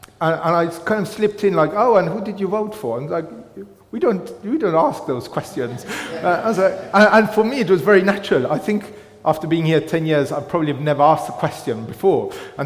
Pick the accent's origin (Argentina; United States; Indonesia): Argentina; moved away; So some of you will know that I'm originally from Argentina, and when you come from a different country into a different culture, so we moved 10 years ago